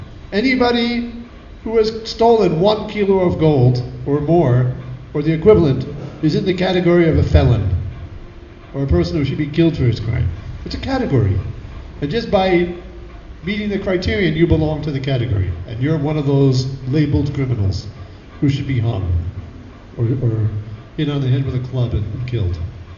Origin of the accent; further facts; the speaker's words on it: New York City, New York, United States; born there; Especially why I was born in New York City, you know, in the middle of the Kali Yuga, because of my offenses.